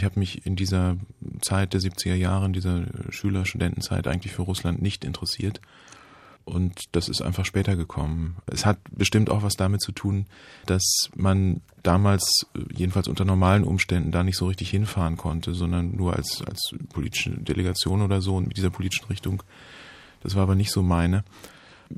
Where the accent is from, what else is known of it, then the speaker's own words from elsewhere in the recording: Hesse, Germany; Also ich bin in der Nähe von Kassel geboren und aufgewachsen und habe auch hier in Hessen studiert, in Marburg. Habe in den 70er Jahren studiert